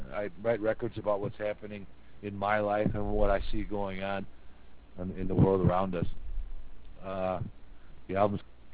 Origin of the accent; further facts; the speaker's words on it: United States; I'm an American, we know this.